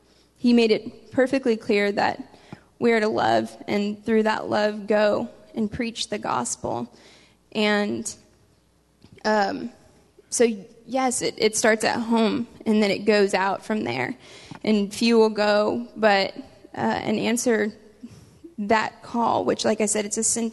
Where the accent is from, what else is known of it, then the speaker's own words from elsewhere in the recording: Texas, United States; growing up in South Texas, we know